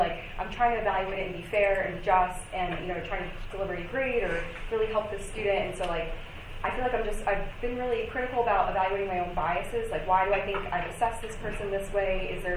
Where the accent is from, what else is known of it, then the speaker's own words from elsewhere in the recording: Maryland, United States; So this was where I grew up in Maryland.